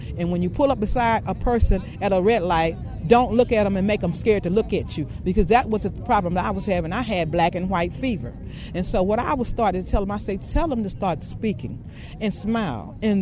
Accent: the South, United States; I'm from the South. My mother taught me well.

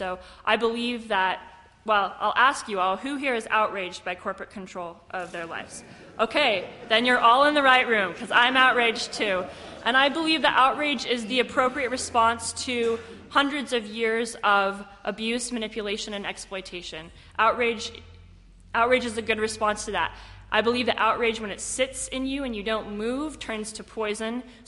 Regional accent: Salt Lake City, Utah, United States; And my story, or one of my stories, is that I come from Salt Lake City.

